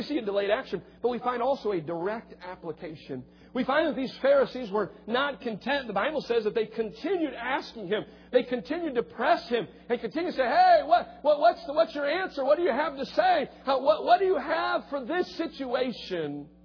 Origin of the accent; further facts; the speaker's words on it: Cleveland, Ohio, United States; I grew up on the streets of Cleveland. I did. I grew up on West 128th Street in Cleveland, Ohio.